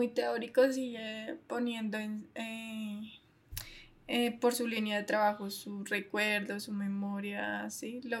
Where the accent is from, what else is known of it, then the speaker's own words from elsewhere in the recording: Italy; nuestra manera de ser y de vivir como italianos